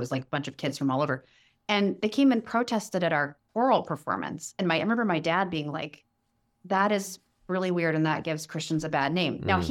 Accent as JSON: {"language": "English", "town": "Kansas City", "region": "Kansas", "country": "United States", "tie": "born or raised there", "said": "which was not more than a couple, 3 hours maybe from where I grew up in Kansas City."}